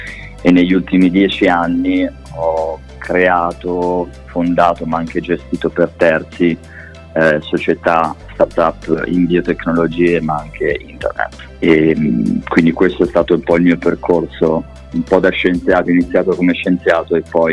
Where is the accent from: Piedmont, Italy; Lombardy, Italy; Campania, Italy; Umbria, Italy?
Umbria, Italy; Perugia; moved away as an adult; now in Paris, France; al momento sono a Parigi, sono chiaramente italiano, quindi ho studiato, sono di Perugia e ho studiato a Bologna biotecnologie farmaceutiche